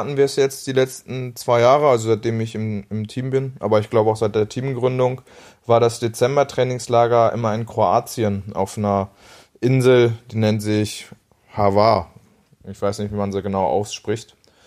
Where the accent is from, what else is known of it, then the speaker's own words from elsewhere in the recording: Bocholt, North Rhine-Westphalia, Germany; born there; Aber klar, gebürtig komme ich natürlich aus Bocholt.